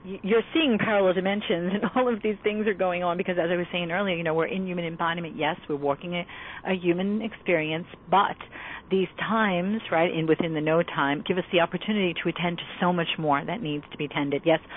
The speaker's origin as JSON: {"language": "English", "region": "New York", "country": "United States", "said": "Now everyone knows, you know, because I'm from New York, so I always talked very, very quickly."}